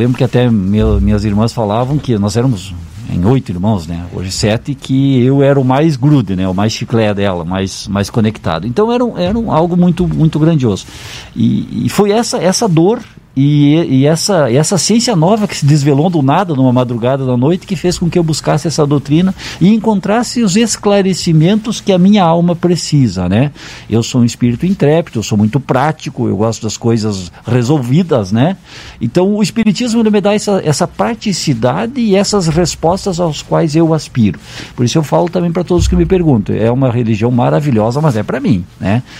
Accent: Lagoa Vermelha, Rio Grande do Sul, Brazil; eu sou natural aqui de Lagoa Vermelha, aqui do interior, de Capão Alto, Santa Luzia, e família católica

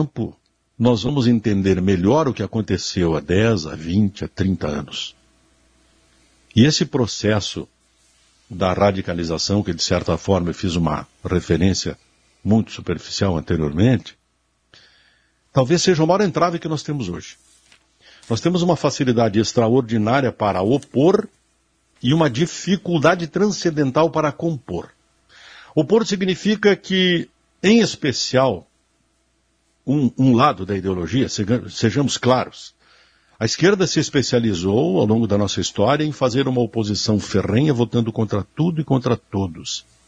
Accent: Brazil; acredito que nós poderíamos desejar, como brasileiros, nos nossos municípios, nos nossos estados, que isto fosse uma praxe

